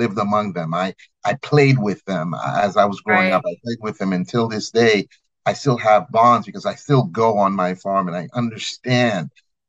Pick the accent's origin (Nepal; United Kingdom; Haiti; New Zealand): Haiti; also born or lived in North Africa; now in United States; So I grew up in Haiti. My parents are Haitian. I was born in North Africa.